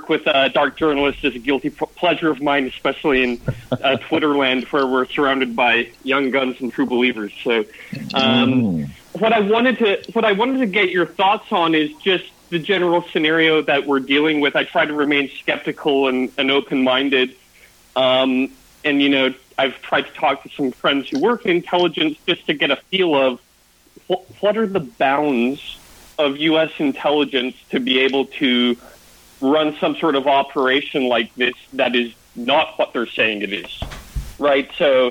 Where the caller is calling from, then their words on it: Canada; from Canada.